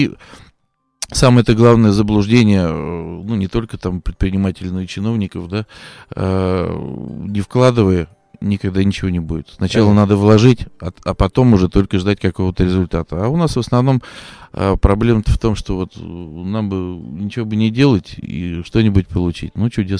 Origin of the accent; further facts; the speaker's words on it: Ivanovo, Ivanovo Oblast, Russia; Тут не знаю, что меня дернуло сказать, что я из Ивана.